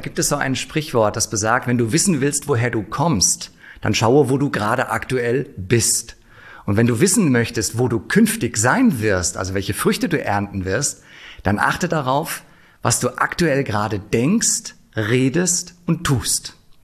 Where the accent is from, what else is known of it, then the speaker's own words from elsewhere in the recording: Frankfurt, Hesse, Germany; Ich bin gebürtiger Frankfurter